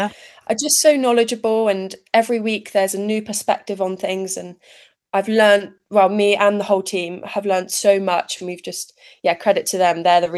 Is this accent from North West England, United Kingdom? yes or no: no; South West England, United Kingdom; I'm from North Devon